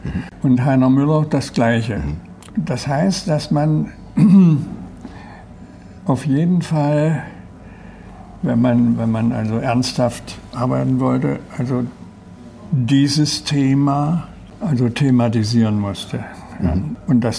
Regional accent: East Germany, Germany; Ich komme ja aus dem Osten.

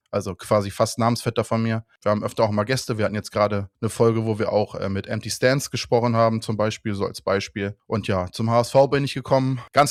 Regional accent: Schleswig-Holstein, Germany; ich komme aus Ostholstein, von der schönen Ostsee.

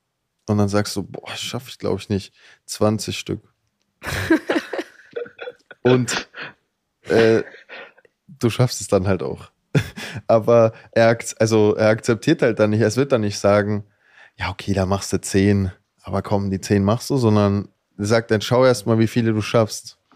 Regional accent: Bavaria, Germany; ich bin in Bayern aufgewachsen

